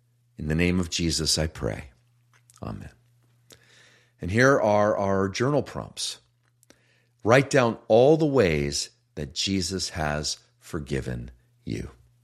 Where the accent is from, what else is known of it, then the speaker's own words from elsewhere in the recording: Pennsylvania, United States; it happened not far from my hometown in Pennsylvania.